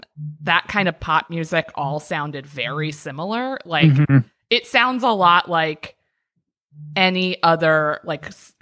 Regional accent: Maryland, United States; Up in Maryland.

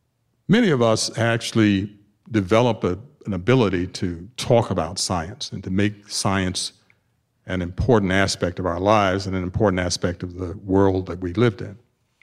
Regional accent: Tuskegee, Alabama, United States; This is important to me because I grew up, basically because I grew up in Tuskegee, Alabama, the Deep South.

